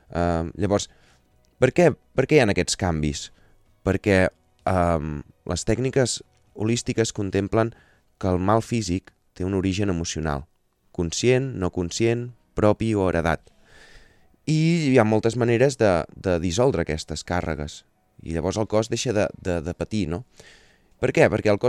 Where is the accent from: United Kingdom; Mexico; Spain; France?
Spain; Girona, Catalonia; Doncs jo, de la societat en la que he crescut, a Girona, és on m'he criat